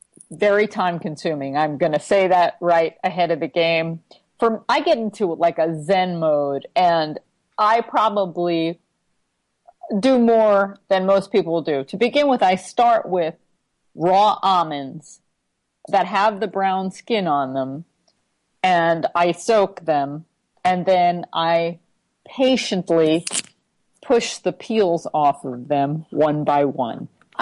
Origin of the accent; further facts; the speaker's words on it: Long Island, New York, United States; Right, I remember growing up on Long Island, and we were near an Italian neighborhood in Deer Park that had some wonderful Italian bakeries